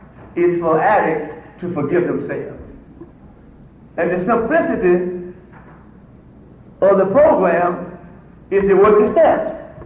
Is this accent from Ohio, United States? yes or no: no; Alabama, United States; now in Washington, United States; I'm from Alabama, and I now live in D.C.